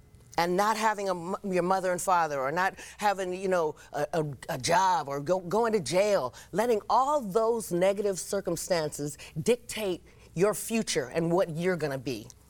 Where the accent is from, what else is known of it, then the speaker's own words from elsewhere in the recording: Compton, California, United States; it's only because I say I grew up I'm from Compton.